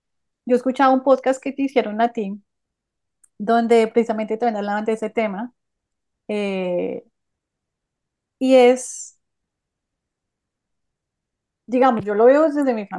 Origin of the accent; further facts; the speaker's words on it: Bogotá, Colombia; porque yo soy de Bogotá, crecí en Bogotá